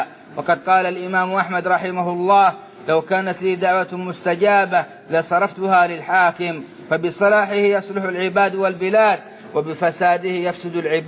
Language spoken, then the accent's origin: Arabic; Saudi Arabia; في بلادنا السعودية